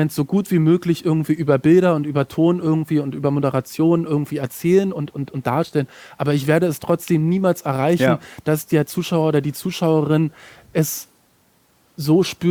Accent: Germany; ich mache hier eine Dokumentation ich komme aus Deutschland, mache eine Dokumentation, sowas.

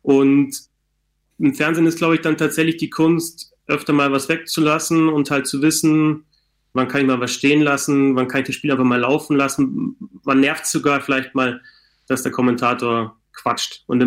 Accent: Bavaria, Germany; ich komme jetzt aus Bayern, also Bayern 1.

